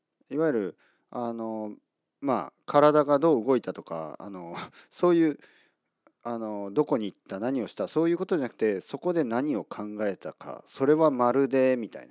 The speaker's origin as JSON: {"language": "Japanese", "region": "Kyushu", "country": "Japan", "tie": "born or raised there", "said": "僕は今九州の田舎、僕の両親の実家、僕の両親の家、僕の実家ですね、僕が生まれ育った場所に来てるんですが"}